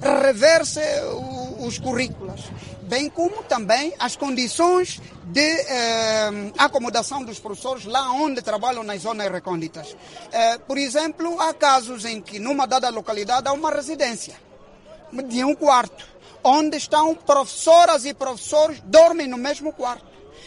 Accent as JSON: {"language": "Portuguese", "country": "Angola", "said": "se todos nós somos angolanos? Primeiro devemos olhar para Angola."}